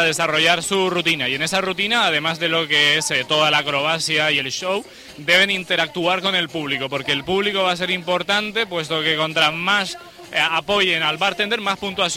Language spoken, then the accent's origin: Spanish; Canary Islands, Spain; accent: Canarian; como podrás notar por mi acento, yo soy canario.